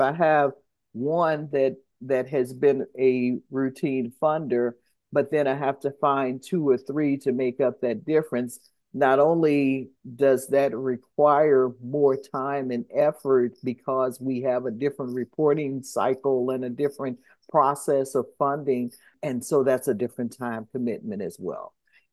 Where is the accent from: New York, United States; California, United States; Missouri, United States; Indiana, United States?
Missouri, United States; St. Louis; one of the reasons why I wanted to come back to St. Louis is because I'm from St. Louis.